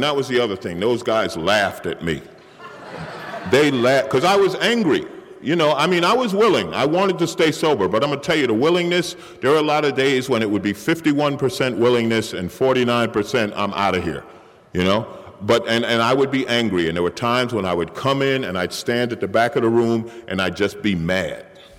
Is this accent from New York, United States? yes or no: yes; New York, United States; And I was from New York, and I had probably well over a week of sobriety.